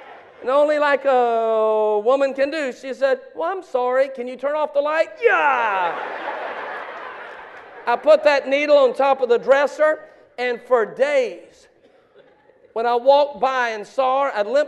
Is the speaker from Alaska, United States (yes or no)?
no; Baton Rouge, Louisiana, United States; So I'm growing up in Baton Rouge, Louisiana. My dad's never home.